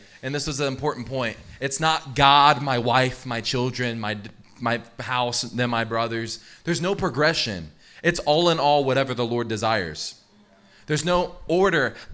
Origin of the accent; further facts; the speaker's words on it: Louisiana, United States; Saints, I'm from Louisiana, and there's a quote that people like to say down there, especially in the New Orleans area.